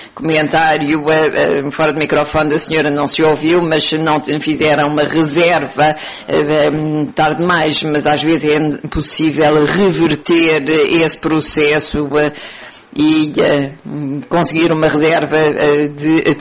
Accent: Poland; Portuguese is a second language; Eu venho do norte da Polónia

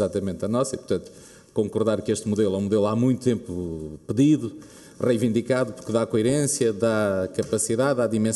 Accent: Portugal; Não, sou de Portugal.

